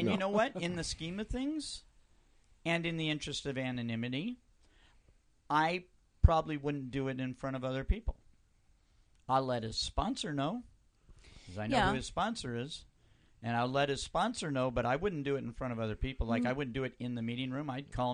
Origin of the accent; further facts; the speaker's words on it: Scotland, United Kingdom; Oh, pardon my French, I'm Scottish.